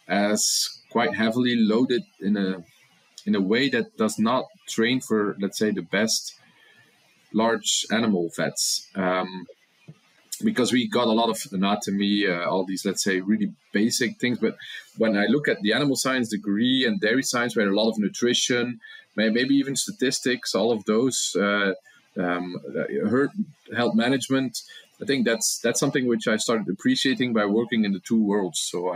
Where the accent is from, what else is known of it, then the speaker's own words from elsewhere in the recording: Flanders, Belgium; now in United States; I grew up on the other side of the ocean. I grew up in Europe a small town in the Flemish part of Belgium.